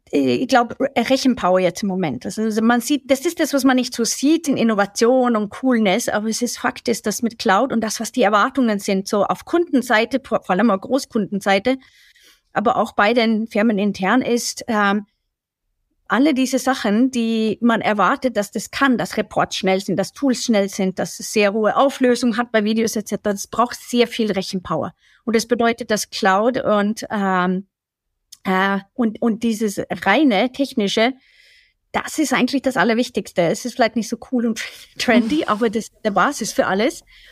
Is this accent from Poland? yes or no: no; Sweden; German is a second language; ich bin ja selber nicht deutsch und kenne das auch anders. Ich komme aus Schweden